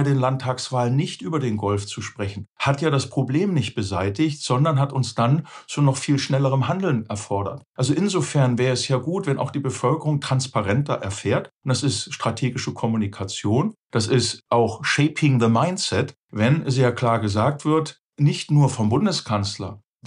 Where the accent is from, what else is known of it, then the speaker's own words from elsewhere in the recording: Southern Germany, Germany; da komme ich als Süddeutscher